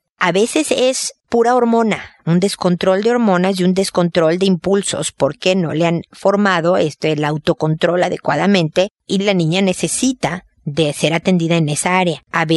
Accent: Mexico; yo recibo consultas de México, de donde soy yo, de España, de Ecuador, de Argentina, de Chile

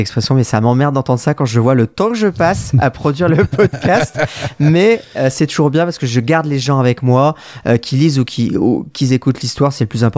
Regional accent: Brittany, France; moi je suis breton.

